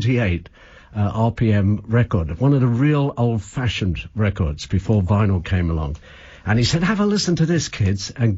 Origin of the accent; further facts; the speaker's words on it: Alton, South East England, United Kingdom; born there; So let's go way back to when I was about 12 years old, one of five kids. I was born in Alton.